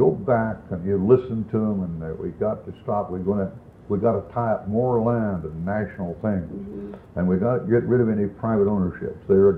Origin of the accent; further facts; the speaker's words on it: Oklahoma, United States; And I was raised in Oklahoma.